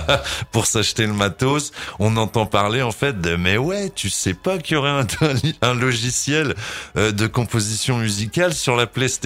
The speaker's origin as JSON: {"language": "French", "town": "Gaillon", "region": "Normandy", "country": "France", "said": "parce que je suis originaire de Gaillon, 27600 représente"}